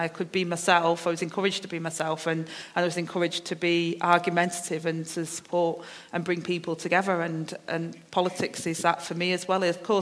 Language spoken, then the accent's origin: English; Manchester, North West England, United Kingdom; I've got my accent, I'm from Manchester, I speak a certain way